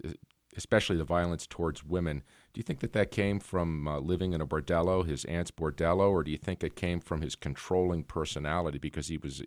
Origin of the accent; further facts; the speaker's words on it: Boston, Massachusetts, United States; RJ, I'm from Boston, and I was in high school in April in 1968 when Martin Luther King was slain.